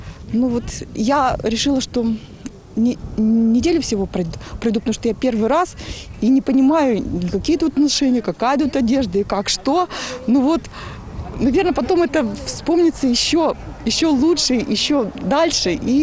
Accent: Yekaterinburg, Sverdlovsk Oblast, Russia; я из Екатеринбурга, хожу во Владимирский храм, еще хожу в Буньговский храм там, под Невьянском.

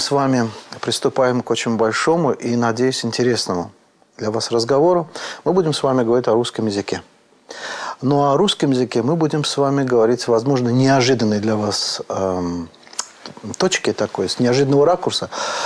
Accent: Azerbaijan; я по рождению азербайджанец.

